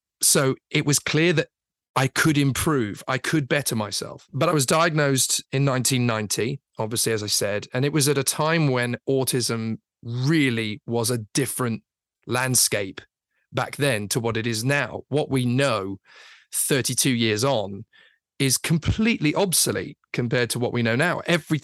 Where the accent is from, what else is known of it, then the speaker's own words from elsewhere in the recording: Catford, London, United Kingdom; I was born in Lewisham and raised in the initial years in Catford in London. We lived in a fairly reasonably hectic and built up area.